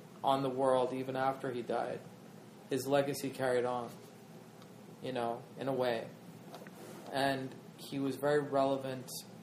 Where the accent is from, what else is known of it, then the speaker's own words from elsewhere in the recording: Lexington, Massachusetts, United States; I'm from Lexington, and Lexington is down the street from Waltham